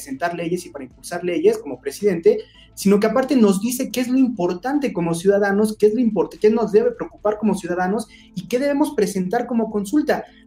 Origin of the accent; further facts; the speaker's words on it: Mexico; uno de los pocos recursos que teníamos nosotros como mexicanos, como ciudadanos